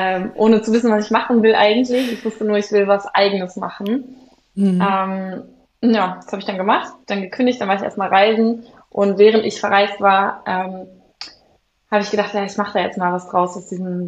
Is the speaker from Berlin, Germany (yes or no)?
yes; Berlin, Germany; Ich bin während Corona und kurz vor Corona bin ich zurück nach Berlin gezogen in meine Heimatstadt.